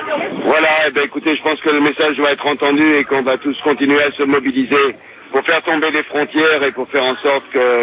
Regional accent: Kayes, Mali; je venais des régions de Caï, nous sommes rapatriés d'Espagne, Melilla entre Maroc et Algérie. Bon, on est retourné à ma village ici, ma pays ici à Mali, à Bamako.

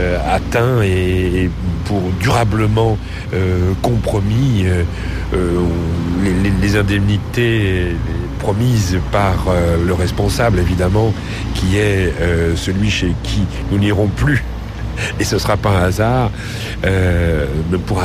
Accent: Île-de-France, France; en tant que Parisien, enfant de ma banlieue de Paris

